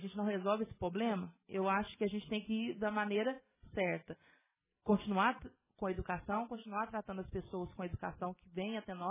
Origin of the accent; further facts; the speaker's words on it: Jaci, São Paulo, Brazil; Porque eu sou de Jaci, eu conheço a população de Jaci.